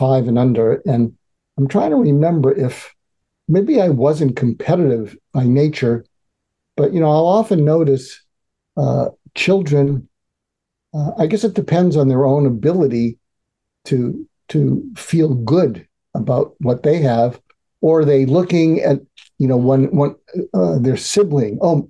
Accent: Boston, Massachusetts, United States; Right. I grew up in Boston, Massachusetts.

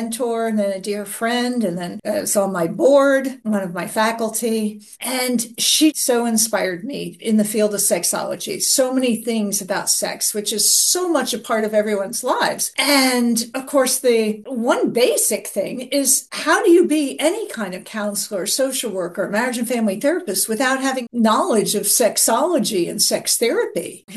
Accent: New Jersey, United States; now in Florida, United States; I came to Florida from New Jersey

